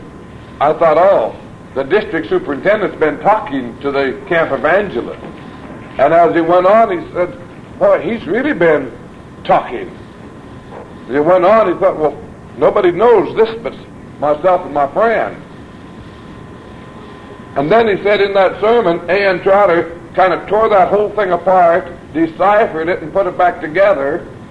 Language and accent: English; American Falls, Idaho, United States; down near to my home town of American Falls, Idaho.